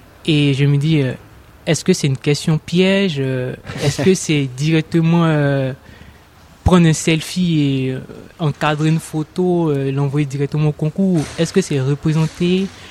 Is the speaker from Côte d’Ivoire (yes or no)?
yes; Côte d’Ivoire; je suis ivoirien.